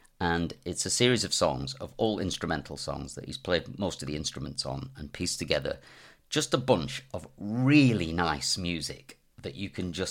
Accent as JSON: {"language": "English", "region": "Scotland", "country": "United Kingdom", "said": "Or when it suits me, I'm from Scotland."}